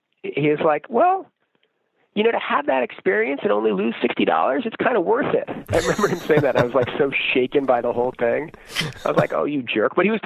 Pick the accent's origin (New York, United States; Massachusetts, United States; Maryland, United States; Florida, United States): Massachusetts, United States; Boston; I grew up in Boston